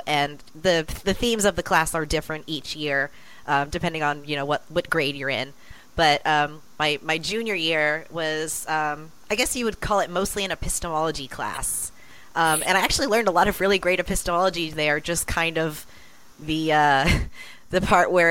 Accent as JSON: {"language": "English", "town": "The Woodlands", "region": "Texas", "country": "United States", "tie": "born there", "said": "Well, it all started when I was born on January 30th, 1992, in the Woodlands, Texas."}